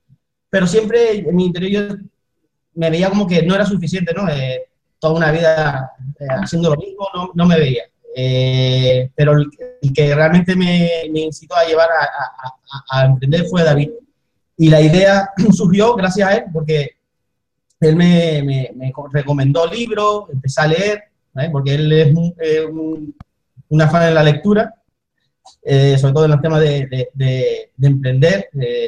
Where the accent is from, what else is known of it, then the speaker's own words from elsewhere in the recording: Las Palmas, Canary Islands, Spain; soy de Las Palmas